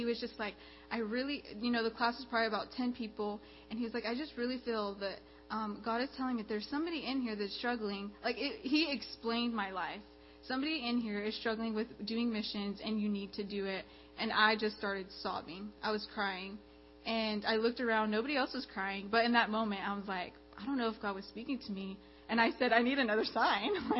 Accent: Big Spring, Texas, United States; I'm from West Texas. I don't know if y'all are familiar with that area. A lot of times I say Big Spring, they're like, where is that at? It's like 7 hours from here. But I was born and raised there.

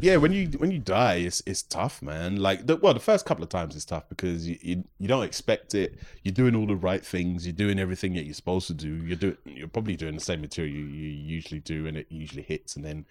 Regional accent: London, United Kingdom; I'm from North London

